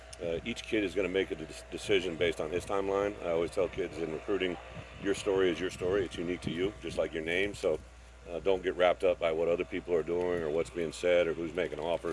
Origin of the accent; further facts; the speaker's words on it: Illinois, United States; also born or lived in Iowa / Wisconsin; I was from Illinois, but I went to Iowa and coached at Wisconsin.